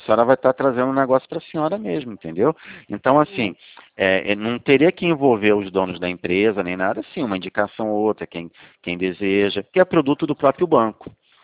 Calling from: Rio de Janeiro, Brazil; Pelo meu sotaque, a senhora não identifica de onde que eu estou falando, não?

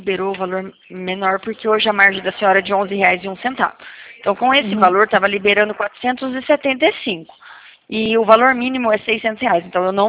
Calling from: Paraná, Brazil; Eu falo do Paraná.

